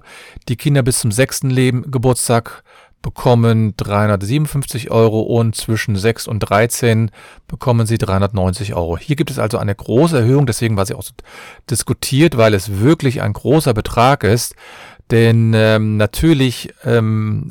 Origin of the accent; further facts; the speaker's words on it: Cologne, North Rhine-Westphalia, Germany